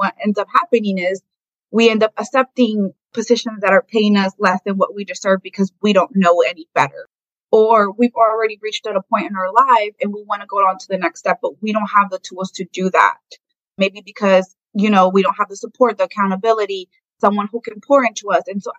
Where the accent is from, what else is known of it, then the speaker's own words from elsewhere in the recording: Ecuador; now in Indiana, United States; So you're from Ecuador, I'm from Ecuador as well.